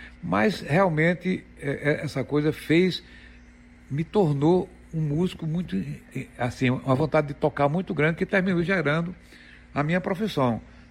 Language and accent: Portuguese; Petrolina, Pernambuco, Brazil; porque eu sou de Petrolina.